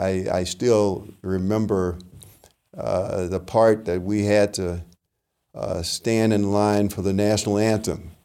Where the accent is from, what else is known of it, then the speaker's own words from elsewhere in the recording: La Porte, Texas, United States; I'm from La Porte, Texas, and the city of La Porte did not have a school accommodations for black students beyond the eighth grade because of segregation.